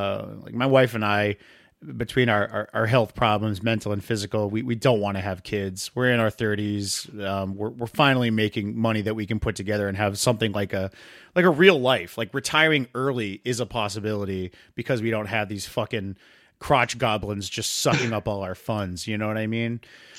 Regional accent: New England, United States; so I'm from New England and we get snow 3 months out of the year.

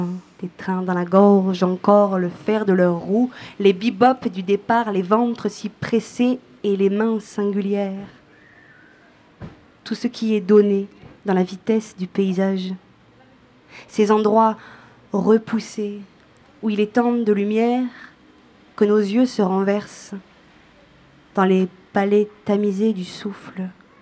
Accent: France; born there; first language French; langue maternelle, je suis née en France, j'ai appris le français. L'espagnol, je l'ai appris quand j'étais au lycée, j'avais 14-15 ans.

